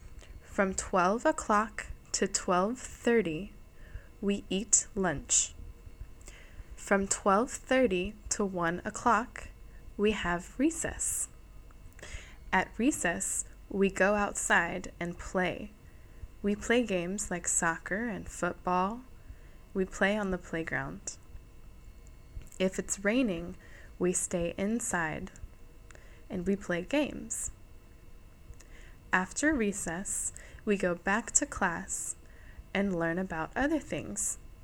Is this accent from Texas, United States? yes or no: no; Conway, Arkansas, United States; I am from Conway, Arkansas, in the United States.